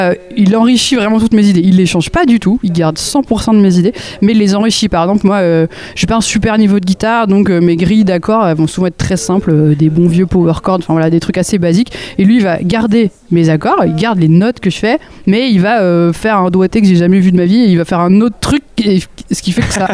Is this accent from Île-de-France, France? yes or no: yes; Paris, Île-de-France, France; also born or lived in Rouen; now in Nantes, France; moi je suis parisienne, moi. Je suis born and raised, et j'ai fini par m'échapper de Paris pour aller vivre à Rouen, figurez-vous. Il y a 4 ans, je suis restée 2 ans, et maintenant je suis à Nantes.